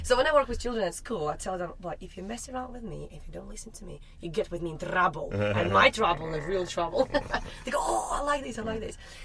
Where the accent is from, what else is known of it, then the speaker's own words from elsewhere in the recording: Latvia; born there; first language Russian; English is a second language; my native language is Russian. However, I was not born in Russia. I was born in Latvia, but in a Russian family.